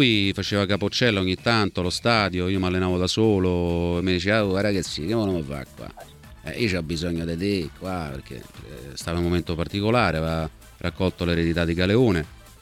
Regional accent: Rome, Lazio, Italy; è una persona che poi è romano come me

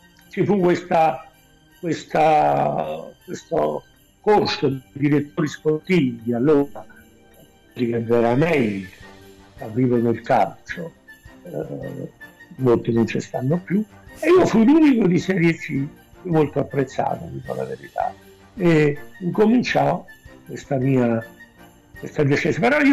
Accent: Nola, Campania, Italy; now in Naples, Italy; feci l'apprendistato un poco a Nola, nella mia città natale, anche se sono 50 e passa anni che vivo a Napoli.

